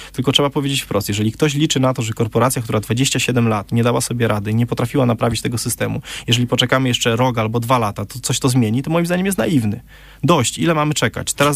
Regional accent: Opole, Opole Voivodeship, Poland; w Warszawie często mi się wypomina jako moją wadę to, że jestem właśnie z Opola

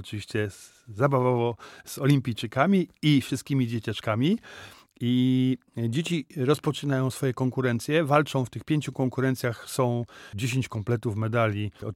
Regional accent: Namysłów, Opole Voivodeship, Poland; born there; also born or lived in Kędzierzyn-Koźle; Ja urodziłem się w Namysłowie, więc łączę trzy miasta, Namysłów, Opole, czy Odrę Opole i później Chemii Kędzierzyn

